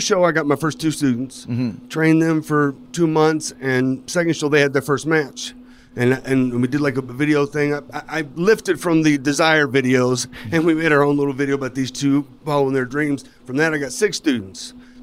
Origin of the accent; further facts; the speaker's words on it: Louisville, Kentucky, United States; Yep. I'm from Louisville.